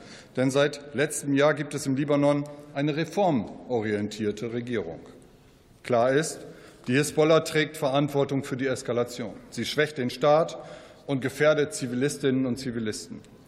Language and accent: German; Lower Saxony, Germany; in meiner Heimat Ostfriesland